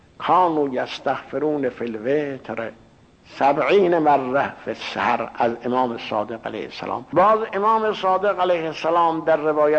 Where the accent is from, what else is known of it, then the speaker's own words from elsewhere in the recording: Iran; moved away; من از ایران آمدم اینجا.